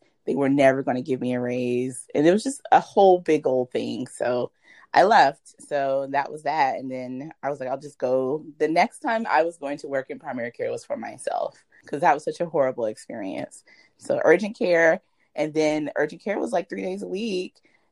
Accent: Gainesville, Florida, United States; I am from Gainesville. I'm born and raised in Gainesville. My patients and my family are all in Gainesville.

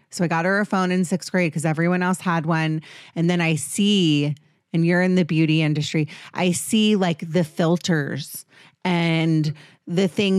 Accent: Potomac, Maryland, United States; I'm from Maryland, just so you know. Shout out Potomac

